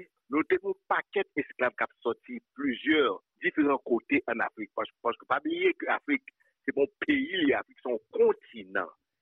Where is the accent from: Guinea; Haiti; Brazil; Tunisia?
Haiti; first language Haitian Creole; Mais depuis que je suis haïtien, moi, haïtien pareil, c'est la langue de maman et papa. C'est créole, je parle avec lui.